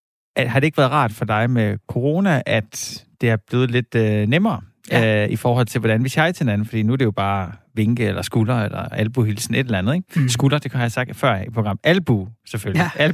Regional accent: Jutland, Denmark; jeg er jo fra Jylland

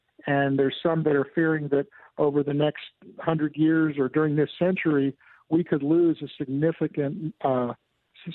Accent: Lancaster, Pennsylvania, United States; I grew up in Lancaster, Pennsylvania, across from an Amish farm.

